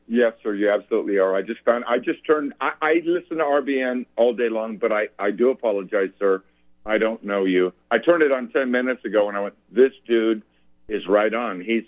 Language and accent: English; California, United States; I'm from California.